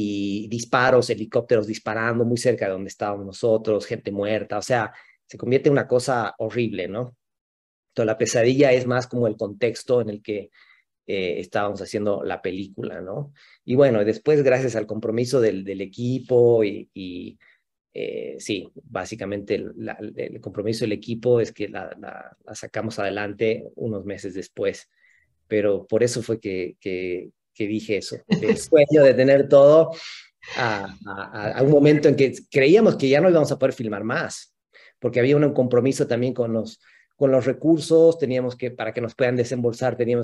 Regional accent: Cochabamba, Bolivia; para mí es importante retratar y explorar el lugar de donde vengo, ¿no? Que es Cochabamba.

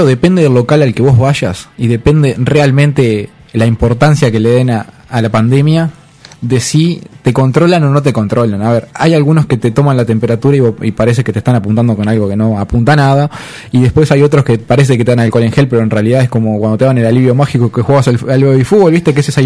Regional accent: Uruguay; estos de pequeños deslices que a la larga nos afectan como uruguayos.

